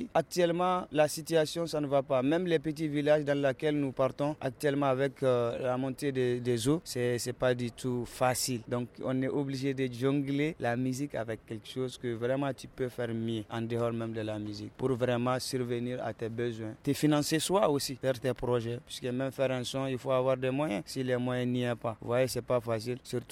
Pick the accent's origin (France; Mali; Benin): Mali; Timbuktu, Timbuktu Region; Je suis de Tombouctou.